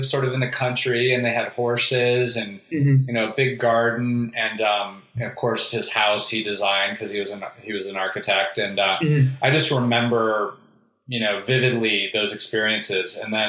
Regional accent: Cincinnati, Ohio, United States; So, I grew up basically in Cincinnati, Ohio, in the Midwest. I was born in a small town in Ohio.

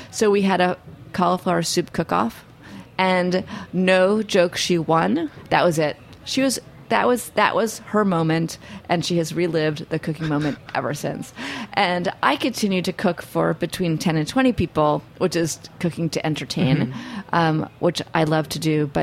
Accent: New York City, New York, United States; I don't drive because I grew up in New York City.

